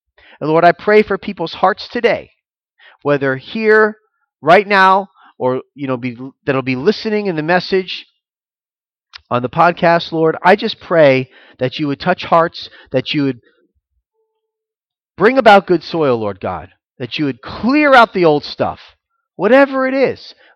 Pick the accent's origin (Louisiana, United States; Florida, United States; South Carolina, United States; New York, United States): Florida, United States; Maybe it's because I'm from Florida and I would like not survive 2 days in Alaska.